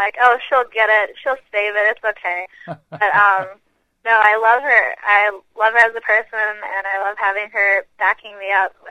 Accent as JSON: {"language": "English", "region": "Minnesota", "country": "United States", "tie": "born or raised there", "said": "then we're going back to my home state, Minnesota, which I'm really excited for."}